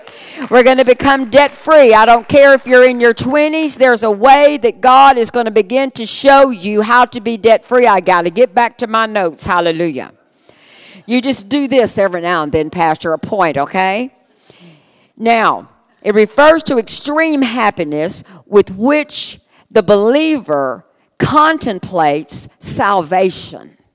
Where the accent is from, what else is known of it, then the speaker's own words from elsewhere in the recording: Louisiana, United States; I can't pronounce them because I'm Cajun and English and I slaughter them.